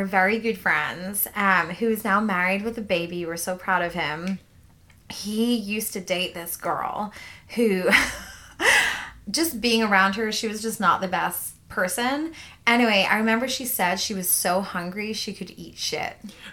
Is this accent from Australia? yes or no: no; Scotland, United Kingdom; now in Houston, United States; Well, and, like, I grew up in Scotland.